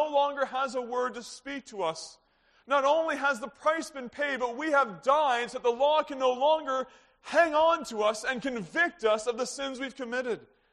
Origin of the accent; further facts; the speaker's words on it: Canada; because I'm Canadian, I don't have to pay the ticket?